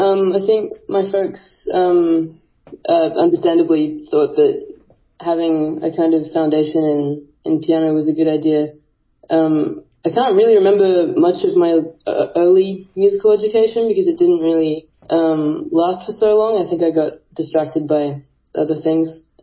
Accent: Sydney, New South Wales, Australia; I grew up in Sydney.

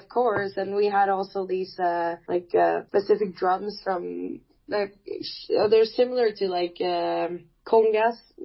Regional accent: Sweden; English is a second language; Yeah, I'm born and raised in Sweden.

